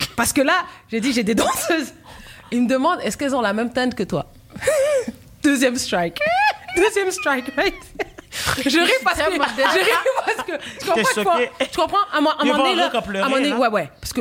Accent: Montreal, Quebec, Canada; nous, on vient de Montréal en plus.

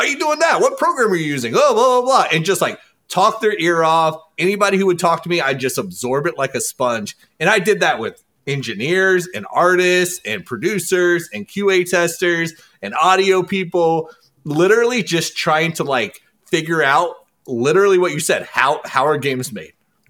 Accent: Kentucky, United States; I also, growing up in Kentucky, I never thought about the process in terms of a job, right?

